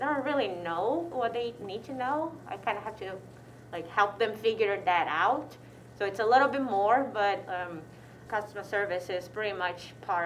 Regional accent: Brazil; But I'm from Brazil, and in Brazil, I was actually very discouraged to become a teacher.

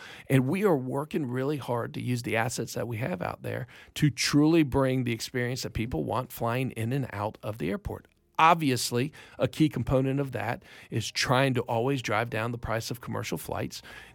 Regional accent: Killearn, Florida, United States; And Killarn's a great area. I grew up in Killarn, matter of fact. And I love that neighborhood.

